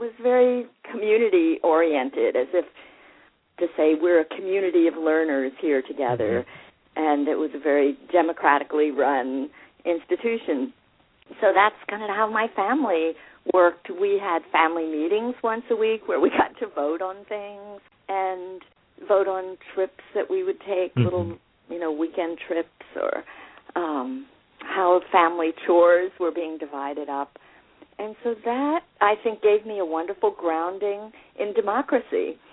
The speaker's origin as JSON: {"language": "English", "region": "North Carolina", "country": "United States", "tie": "born there", "said": "I was born actually in North Carolina."}